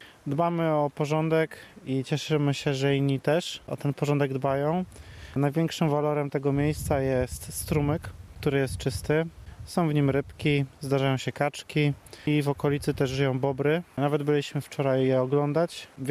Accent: Gliwice, Silesian Voivodeship, Poland; ze Śląska jesteśmy. Przyjeżdżamy z Gliwic i okolic.

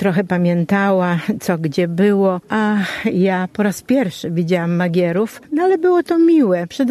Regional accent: Lubaczów, Subcarpathian Voivodeship, Poland; Rodzice moi pochodzą z Kresów. Ja już urodziłam się w Lubaczowie, ale wyrastałam w tej tradycji, w tych wspomnieniach, w tym umiłowaniu tego miejsca, gdzie oni od wielu pokoleń żyli.

